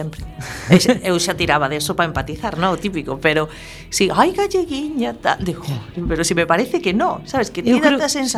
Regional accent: Galicia, Spain; accent: Galician; Tamén son moi galego falante, non 100%, pero...

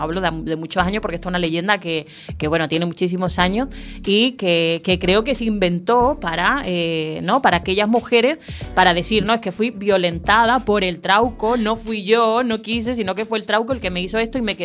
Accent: Chile; born there; Porque yo nací en Chile

